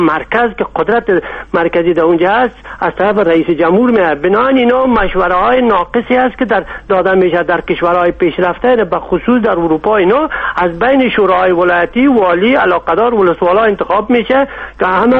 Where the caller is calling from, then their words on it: Germany; از آلمان هستم